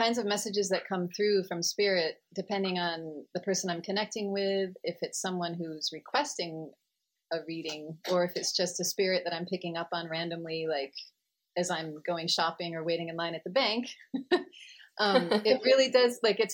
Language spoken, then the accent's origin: English; Massachusetts, United States; So I, growing up in Massachusetts, I had a pretty, you know, normal, like, suburban life.